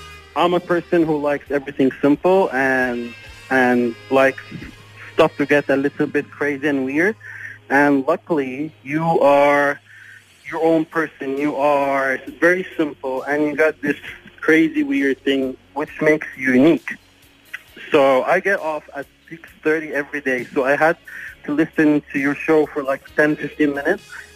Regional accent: Egypt; From Egypt.

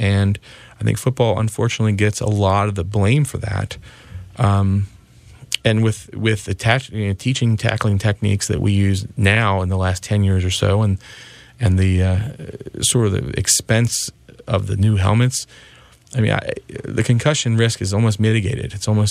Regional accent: United States; and I'm unapologetically American, that we are to apologize sometimes for being Americans

